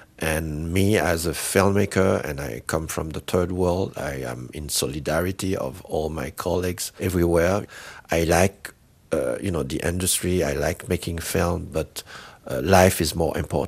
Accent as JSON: {"language": "English", "country": "Haiti", "tie": "born or raised there", "said": "I grew up in Haiti watching John Wayne, watching Opalon Cassidy, watching Tarzan."}